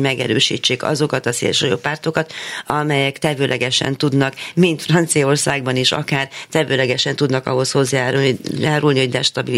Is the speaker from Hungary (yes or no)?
no; Transylvania, Romania; moved away as an adult; 21 éves koromig éltem Erdélyben.